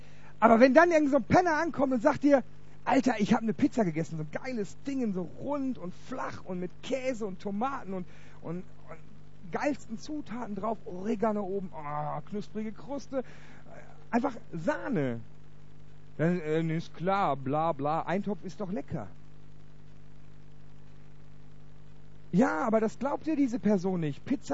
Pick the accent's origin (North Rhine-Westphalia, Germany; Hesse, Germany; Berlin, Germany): North Rhine-Westphalia, Germany; Ennepetal; ich komme aus Ennepetal. Ennepetal ist eine Stadt, wo es irgendwie für 40.000 Einwohner und knapp 18 Gemeinden gibt.